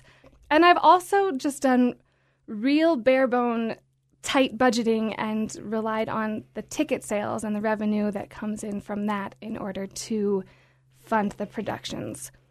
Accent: Laramie, Wyoming, United States; So I was born and raised in Laramie. I grew up here, and I always enjoyed theater from a very young age.

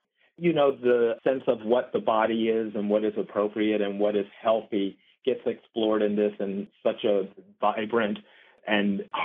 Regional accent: Frankfort, Kentucky, United States; I am. I grew up in Frankfort, Kentucky, about 50 minutes away from Actors Theater

